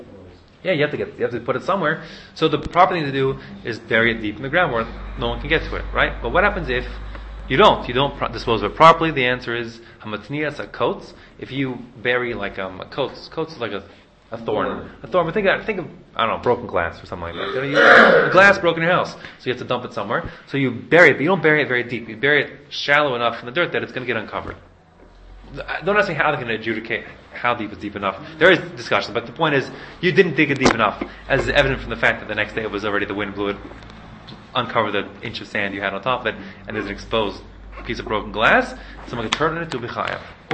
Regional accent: California, United States; I hate litter, I'm a Californian.

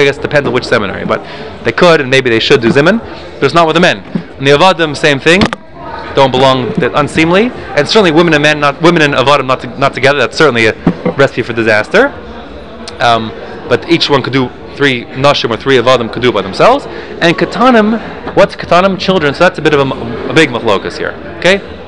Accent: South Africa; born there; I was born in South Africa, and I've witnessed this phenomenon.

